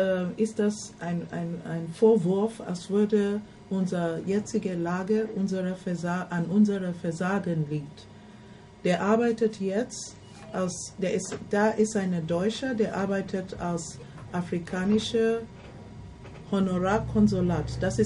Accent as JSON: {"language": "German", "country": "Nigeria", "said": "Und das Land, wo ich herkomme, in Nigeria, ist das auch nicht üblich, dass man die Sachen einfach von anderen bestimmen lässt."}